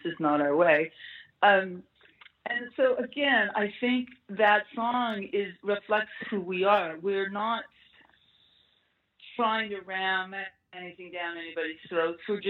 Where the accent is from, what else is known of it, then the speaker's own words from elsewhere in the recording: Canada; Well, I'm Canadian. That's what we do.